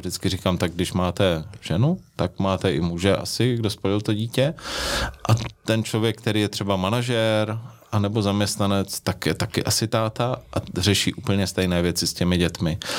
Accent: North Moravia, Czechia; jak se říká u nás na Severní Moravě

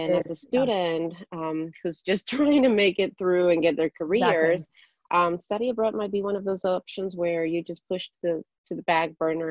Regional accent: Ecuador; moved away as an adult; now in United States; I came from Ecuador.

